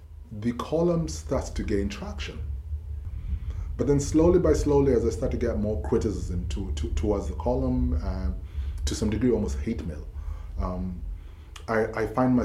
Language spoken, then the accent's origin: English; Nairobi, Kenya; also born or lived in Kisumu; now in Amsterdam, Netherlands; I was born in Kisumu in the early 70s. My dad was a hospital administrator, so he moved to Nairobi by 1979, and since then, literally, I became a Nairobi resident. So Nairobi largely is where I grew